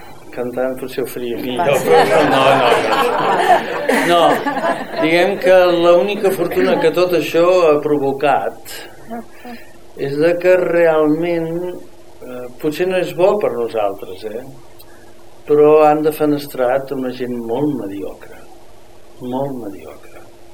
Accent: Verges, Catalonia, Spain; jo sóc de Verges i fem una professó que anem sempre

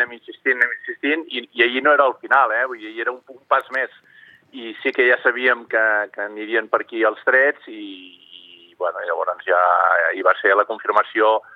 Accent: El Vendrell, Catalonia, Spain; jo soc del Vendrell.

